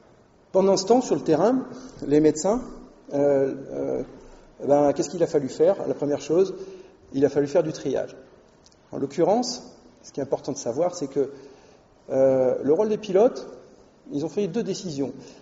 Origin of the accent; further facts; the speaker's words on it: France; chez nous en France